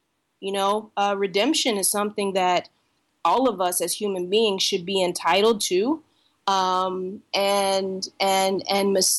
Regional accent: Tulsa, Oklahoma, United States; I heard about the shooting in Tulsa, my hometown

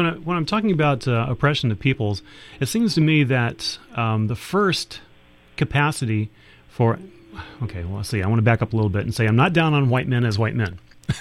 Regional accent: Texas, United States; I started laughing to myself because I come from Texas, and my immediate family are, you know, they're sweet people

